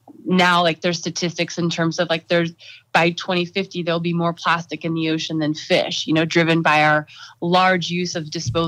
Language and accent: English; Montana, United States; I'm a fifth generation Montanan. I grew up in Montana. I spent my childhood summers on my grandmother's cattle ranch outside of Bozeman.